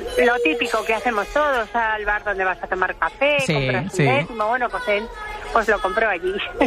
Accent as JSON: {"language": "Spanish", "town": "La Bañeza", "region": "Castile and León", "country": "Spain", "tie": "born or raised there", "said": "Nací en La Bañeza, sí, vivo en La Bañeza y nací aquí."}